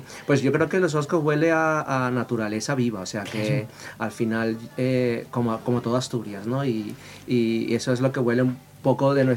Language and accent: Spanish; Venezuela; yo vengo de Venezuela, entonces para mí es una canción que representa muchísimo, claro.